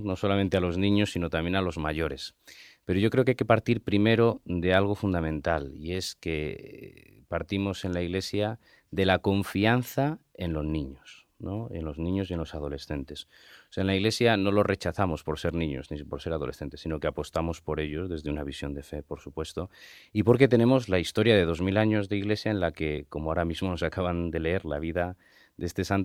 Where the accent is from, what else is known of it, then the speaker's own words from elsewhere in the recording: Torrejón de Ardoz, Community of Madrid, Spain; Puesto que yo soy de Torrejón de Ardoz